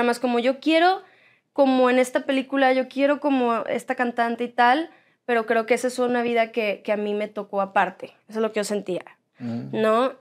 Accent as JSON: {"language": "Spanish", "town": "Monterrey", "region": "Nuevo León", "country": "Mexico", "tie": "born or raised there", "moved": "yes", "lives_now": "Los Angeles, United States", "said": "yo nací en Monterrey con mi papá, mi mamá y mis dos hermanos, que son más chiquitos que yo."}